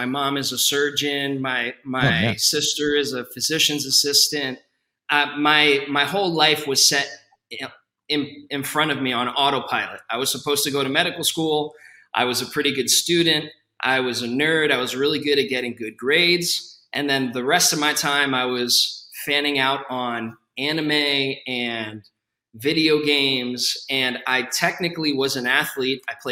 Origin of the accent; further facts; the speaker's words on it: United States; which is of Colombian descent, but I've gone with … for a very long time, being born and raised in America, you know, so I go with either.